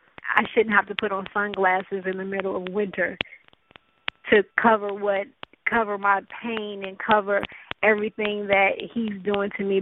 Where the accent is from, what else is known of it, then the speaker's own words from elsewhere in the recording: Chicago, Illinois, United States; moved away as an adult; I just moved to Georgia, and just trying to start my life fresh and over because I am from Chicago